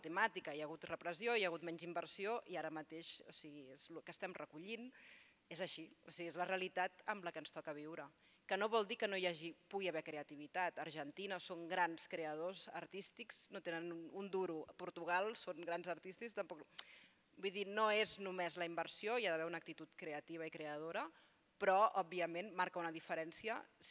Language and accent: Catalan; Catalonia, Spain; Com a intèrprets catalanes tenim més possibilitats Catalunya i Madrid